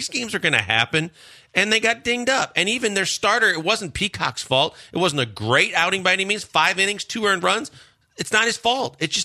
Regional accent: Milwaukee, Wisconsin, United States; I assume they're saying that because I'm from Milwaukee and the Brewers and Cubs are in the same division.

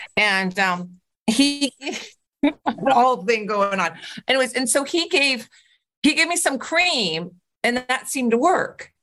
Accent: California, United States; my grandparents all immigrated from Europe into America. I'm from California originally.

